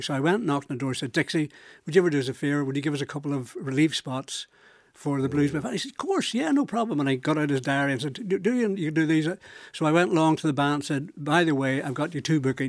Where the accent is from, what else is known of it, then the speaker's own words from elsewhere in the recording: Northern Ireland, United Kingdom; moved away as an adult; now in London, United Kingdom; I was being a Northerner, I was proud